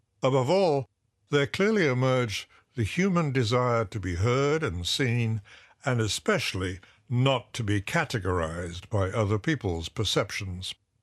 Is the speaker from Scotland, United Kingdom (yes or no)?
yes; Scotland, United Kingdom; From childhood, I learned never to say Happy New Year, as the English do. Instead, we moderated a bit, saying just, have a good New Year. And incidentally, we spell good, G-U-I-D.